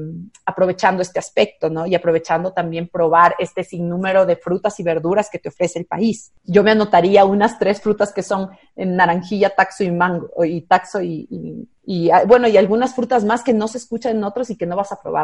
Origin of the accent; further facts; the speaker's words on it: Quito, Pichincha, Ecuador; Aquí, por ejemplo, en la ciudad de Quito, yo soy quiteña